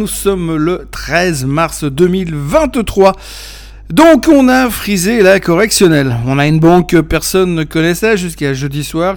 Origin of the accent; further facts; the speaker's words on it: Geneva, Switzerland; comme à la base je suis genevois